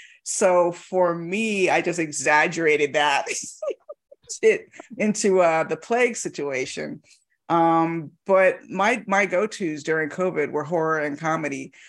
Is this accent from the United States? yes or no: yes; Miami, Florida, United States; grew up in Florida now, but of course, I grew up in Miami. And Miami is a whole different animal.